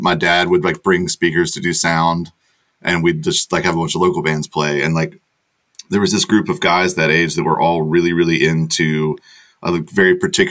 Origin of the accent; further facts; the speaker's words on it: Sanford, North Carolina, United States; now in Nashville, United States; I grew up in North Carolina. This town called Sanford, which is basically like, if you look at the map, it is the exact center of the state.